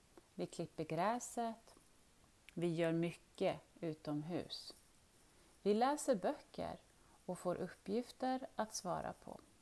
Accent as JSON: {"language": "Swedish", "country": "Syria", "second_language": "Swedish", "moved": "yes", "lives_now": "Sweden", "said": "och jag kommer från Syrien. Jag har varit i Sverige i 6 år. Jag gick en utbildning i Rättvik som heter Grön näring."}